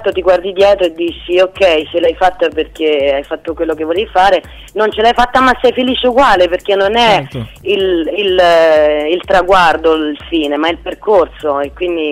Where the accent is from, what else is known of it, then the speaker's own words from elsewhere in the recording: Rome, Lazio, Italy; accent: Roman; now in Vicenza, Italy; Sì, sono vicentina, anche se la mia parlata risulta sempre romana. Io sono romana, ma sono 18 anni che sono residente a Vicenza.